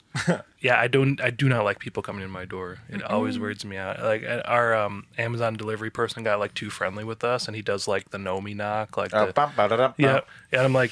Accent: Taylor, United States; I grew up here in Taylor.

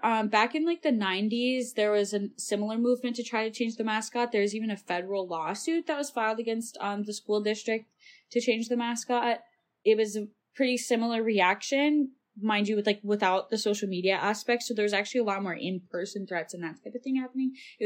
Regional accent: Michigan, United States; And like I said, I'm from the Upper Peninsula, which is pretty conservative.

